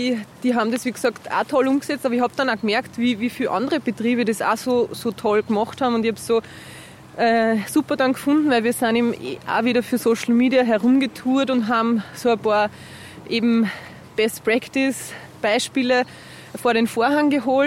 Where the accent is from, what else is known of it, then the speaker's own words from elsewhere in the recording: Maria Taferl, Lower Austria, Austria; Ich bin ja aus dem Waldviertel eigentlich.